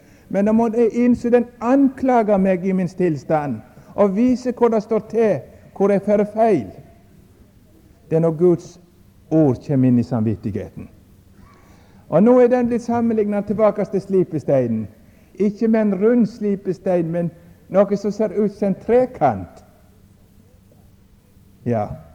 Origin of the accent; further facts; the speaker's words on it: Samnøy, Vestland, Norway; Vi hadde jo melke kyr, eller kuer, eller hva det nå er for noe, hjemme på Samnøy.